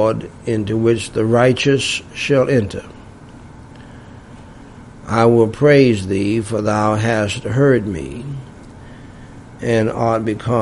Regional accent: James City, United States; also born or lived in New York / Florida; the dirt roads of James City for most of my young life, even though I was born in New York, partly raised a little bit in Florida. They were dirt roads too. I was born in New York, but I'm really just a country boy.

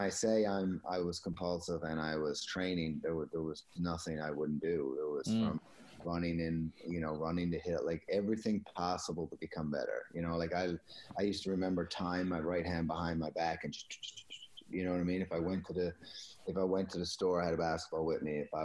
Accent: Newfoundland and Labrador, Canada; I'm coming from Newfoundland. Like, the second plane ride I had was when I left Newfoundland to go to Toronto.

